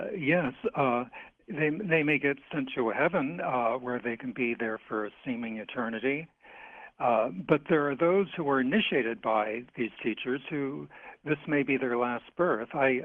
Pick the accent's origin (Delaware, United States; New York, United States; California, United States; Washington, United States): California, United States; Marin; I grew up in Marin where we had the Civic Center, which was designed by him. And as I mentioned, when I was, after we landed in California, after I turned 11